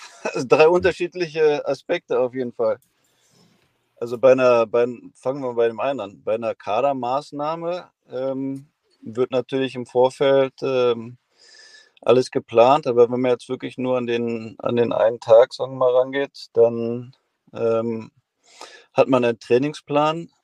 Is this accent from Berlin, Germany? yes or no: yes; Berlin, Germany; Auch alter Berliner, ich komme ja auch aus Berlin